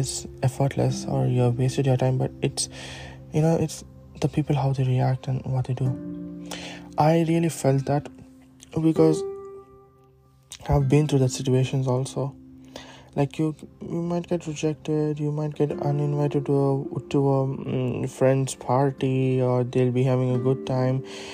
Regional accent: India; English is a second language; now in Scandinavia; born and brought up in India and moving to a different place to adapt to, and this is like not like Europe, this is Scandinavian countries

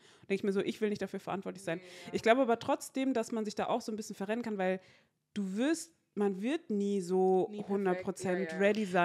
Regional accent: Mainz, Rhineland-Palatinate, Germany; In welcher Stadt meinst du? In Mainz.

